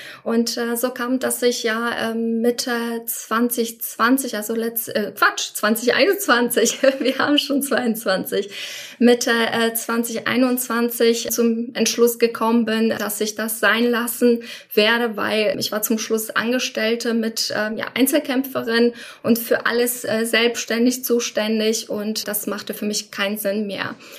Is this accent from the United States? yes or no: no; Poland; German is a second language; moved away as an adult; now in Germany; ich komme ursprünglich aus Polen und da muss ich immer ein bisschen weiter rausholen. Ich bin mit 18 tatsächlich nach Deutschland gekommen, ganz alleine, ohne meine Familie